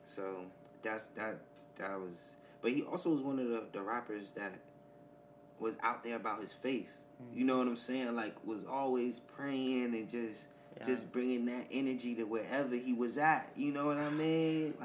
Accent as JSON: {"language": "English", "town": "East Orange", "region": "New Jersey", "country": "United States", "said": "I'm from East Orange, New Jersey."}